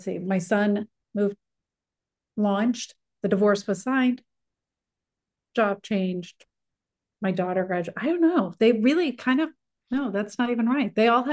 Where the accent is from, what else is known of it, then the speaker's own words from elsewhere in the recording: St. Louis, Missouri, United States; also born or lived in Cleveland; when I was married, I was in Cleveland, even though I'm from St. Louis. And so divorces, I had only been in Cleveland for 4 years at that point. And so I moved back home.